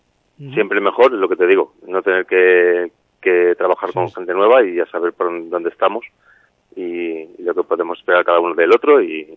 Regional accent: Zamora, Castile and León, Spain; estamos en Zamora y somos de Zamora

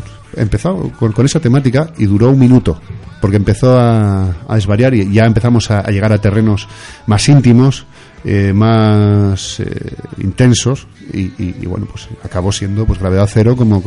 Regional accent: Santa Cruz de Tenerife, Canary Islands, Spain; Llevo muchos años viviendo aquí, pero soy canario, chicharrero de corazón, ¿no?

